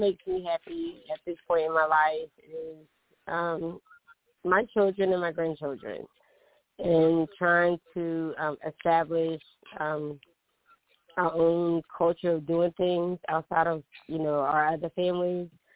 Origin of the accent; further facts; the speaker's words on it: Florence, South Carolina, United States; now in Philadelphia, United States; Okay, I have family in Maryland, but I'm from Florida, South Carolina. I moved to Philadelphia, I think it was like 1989.